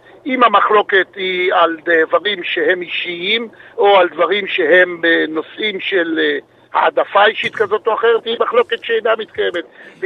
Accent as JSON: {"language": "Hebrew", "town": "Jerusalem", "region": "Jerusalem District", "country": "Israel", "said": "שאני כירושלמי"}